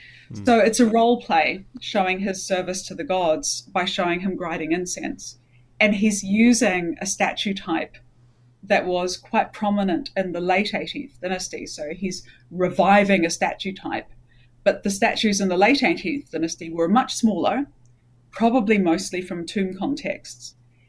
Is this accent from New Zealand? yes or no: yes; New Zealand; I'm from New Zealand. I'm a New Zealander, so very far, grew up very, very far from Egypt, and very far from any experience of Egyptian culture.